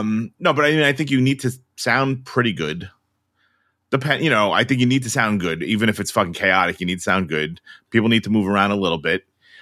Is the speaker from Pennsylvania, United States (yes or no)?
yes; Philadelphia, Pennsylvania, United States; now in Canada; I'm from Philadelphia. I definitely don't want to go see this. I live in Canada now.